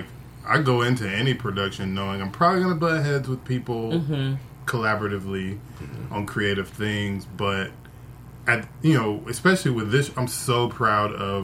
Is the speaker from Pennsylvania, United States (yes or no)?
no; Atlanta, Georgia, United States; now in Los Angeles, United States; I'm from Atlanta.